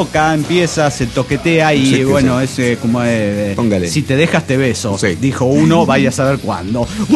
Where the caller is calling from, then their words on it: Tecamac, State of Mexico, Mexico; de Tecamac, de Felipe Villanueva, México.